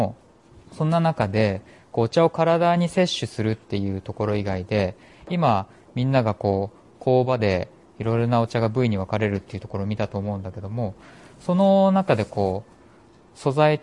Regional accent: Kanagawa, Japan; 私はですね、出身が神奈川県でして、

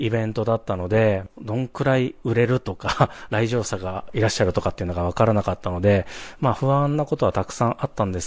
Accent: Tokyo, Japan; now in Shimada, Japan; そうです、実は東京生まれ東京育ちの人間でございます。

